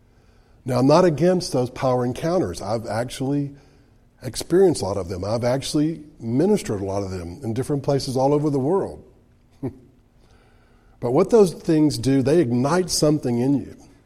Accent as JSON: {"language": "English", "country": "United States", "said": "I'm an American, right?"}